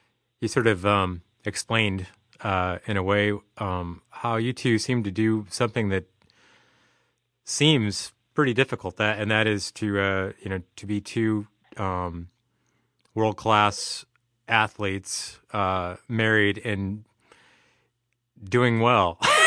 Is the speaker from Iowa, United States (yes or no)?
yes; Iowa, United States; also born or lived in San Francisco / San Diego; now in Boston, United States; I grew up in Iowa. I was in San Francisco and then San Diego, and now I'm in Boston.